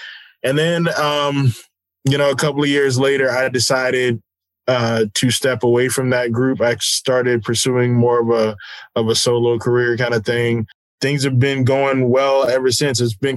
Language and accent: English; Texas, United States; So long story short, man, I am the son of a military family. And so I grew up on Kelly Air Force Base.